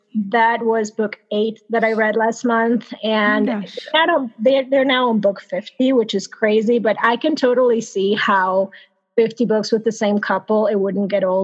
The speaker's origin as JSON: {"language": "English", "country": "Panama", "tie": "born or raised there", "said": "I grew up with telenovelas too because I grew up in Panama."}